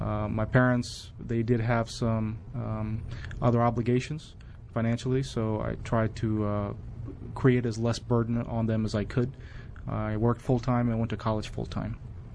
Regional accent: Maryland, United States; Yes, I grew up in Maryland pretty much my entire life, except for the period when I was in the military.

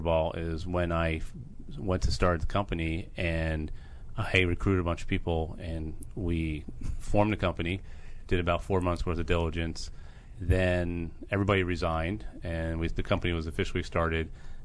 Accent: Bowie, Maryland, United States; I am from Bowie, Maryland. I grew up in.

